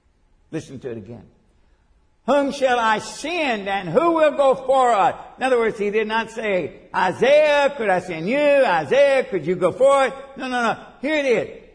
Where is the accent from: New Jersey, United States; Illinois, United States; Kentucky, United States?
Kentucky, United States; Nortonville; went back to my hometown in Nortonville, Kentucky